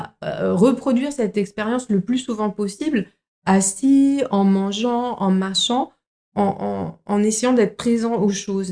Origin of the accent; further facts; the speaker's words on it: Paris, Île-de-France, France; étant citadine de nature, moi je viens de Paris à la base.